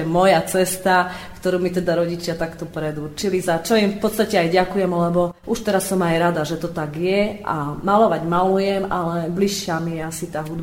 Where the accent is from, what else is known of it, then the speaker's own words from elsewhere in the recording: Nová Baňa, Banská Bystrica Region, Slovakia; začala som pôsobiť v Novej Bani, odkiaľ pochádzam